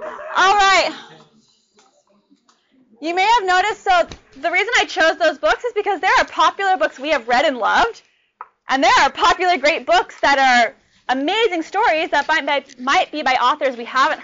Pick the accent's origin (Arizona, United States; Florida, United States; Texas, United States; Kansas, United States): Texas, United States; San Antonio; I'm from San Antonio, which is where he's from, and I met him in person.